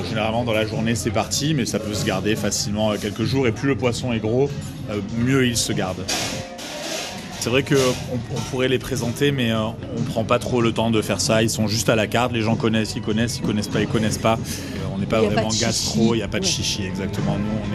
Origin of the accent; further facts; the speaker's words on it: Nice, Provence-Alpes-Côte d'Azur, France; je suis niçois, copropriétaire du restaurant Babel Babel.